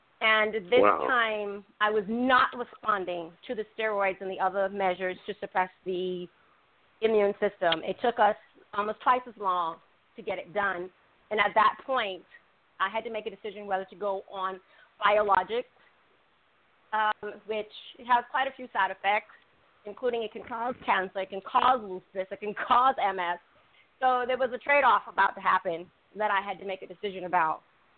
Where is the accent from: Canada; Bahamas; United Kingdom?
Bahamas; also born or lived in Italy / Japan / Spain / Puerto Rico; now in Hawaii, United States; I grew up in the Bahamas, and I am a military spouse, as you mentioned. I have lived pretty much around the world. I have lived in Italy, Japan, Spain, Puerto Rico, and I've done a little bit in the continental U.S.